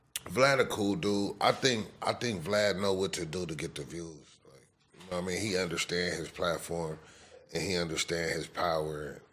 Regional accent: Los Angeles, California, United States; I was born in Los Angeles, like, South Central L.A., like we like to call it. Like, Hoover area

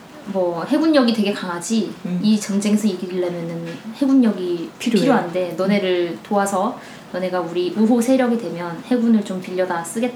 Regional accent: South Korea; 자체가 대한민국에서 나고 자란 사람으로서 되게 찜찜하더라고.

